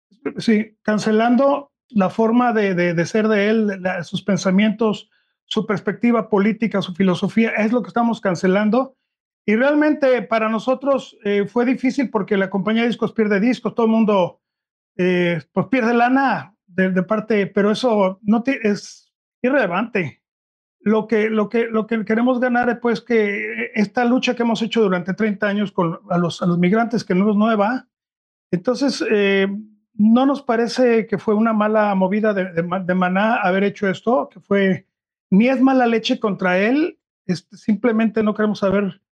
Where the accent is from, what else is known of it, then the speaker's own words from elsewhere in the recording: Mexico; Nosotros nos sentimos también ofendidos como mexicanos.